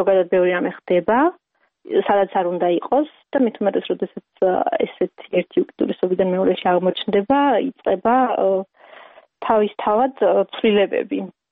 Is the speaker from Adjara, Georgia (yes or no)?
no; Khoni, Imereti, Georgia; moved away as an adult; also born or lived in Tbilisi; მე უკვე სკოლა დავამთავრე, ხონის რაიონში დავამთავრე სკოლა. შემდეგ წავედი თბილისში სასწავლებლად გერმანისტიკაზე.